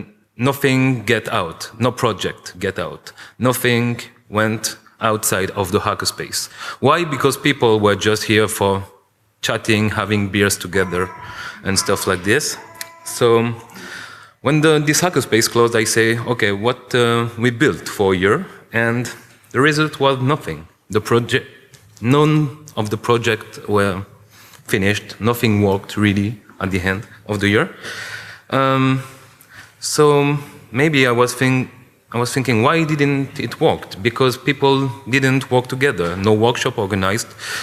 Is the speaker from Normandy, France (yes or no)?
no; Paris, Île-de-France, France; I'm from Paris.